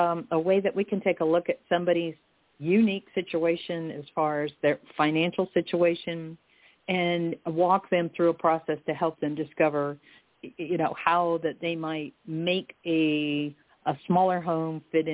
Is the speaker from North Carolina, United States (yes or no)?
no; Ohio, United States; also born or lived in Virginia; now in Florida, United States; My background, I was born and raised in Ohio, lived in Virginia a little bit. I've been in Florida since 1985